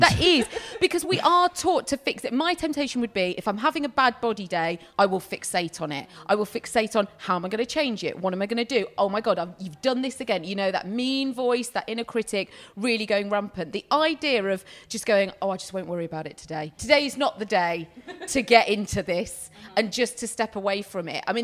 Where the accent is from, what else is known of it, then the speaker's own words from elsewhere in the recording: United Kingdom; especially if we're very British. We don't know what to do.